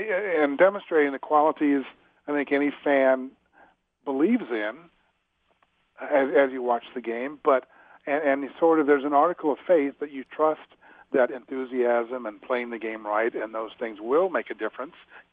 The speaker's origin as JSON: {"language": "English", "town": "St. Louis", "region": "Missouri", "country": "United States", "tie": "born or raised there", "also_born_or_lived": "Kirksville", "said": "I grew up in St. Louis, and then when I was in high school, we moved to a small town in northern Missouri, Kirksville, and had a daily paper"}